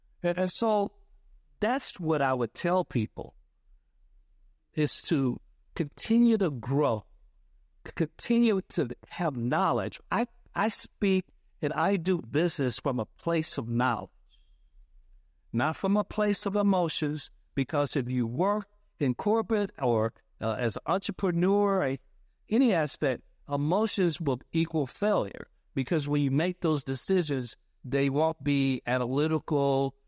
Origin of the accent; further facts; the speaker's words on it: Gaston, Alabama, United States; I grew up in Gaston, Alabama